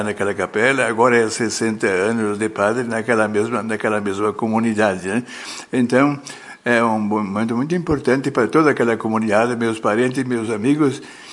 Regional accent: Água Santa, Rio Grande do Sul, Brazil; born there; Lá onde eu nasci, onde fui batizado, onde fiz a primeira comunhão, me crismei na Água Santa

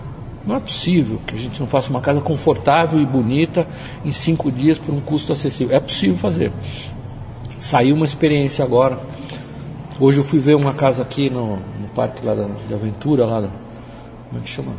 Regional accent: Brazil; que nós culturalmente, como brasileiros, vamos ter que resolver

